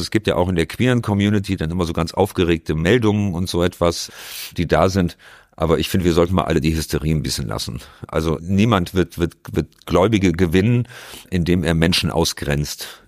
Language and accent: German; Hamburg, Germany